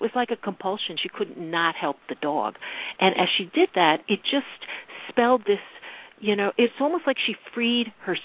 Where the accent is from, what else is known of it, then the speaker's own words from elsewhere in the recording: New York City, New York, United States; even though I didn't grow up in rural Wisconsin, you know, I grew up in New York City